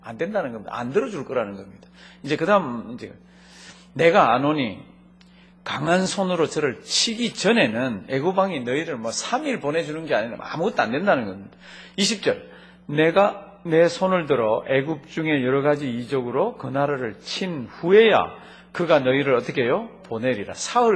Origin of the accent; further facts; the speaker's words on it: Cheolsan County, North Pyongan, North Korea; 이북에 저는 이북 사람 피를 타고났습니다. 제 고향은 평안북도 철산군 백양면 단돌이 이렇게 돼 있습니다.